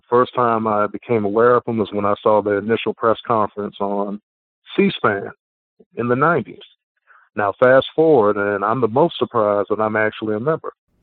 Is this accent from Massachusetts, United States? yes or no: no; Savannah, Georgia, United States; I grew up in Midtown Savannah, Georgia. Stable, lower middle income Black community.